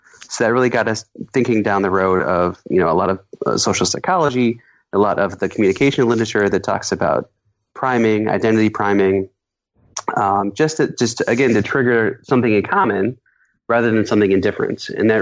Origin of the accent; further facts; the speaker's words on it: Iowa, United States; I was really proud of my home state of Iowa.